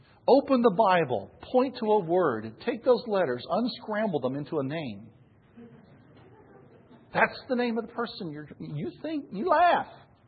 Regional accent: Missouri, United States; I was from Missouri. She's from Texas.

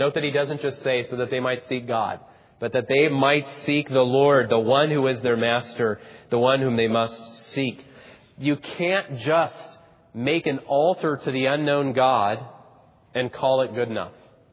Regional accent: Salt Lake City, Utah, United States; growing up in Salt Lake City, I was the minority, the religious minority.

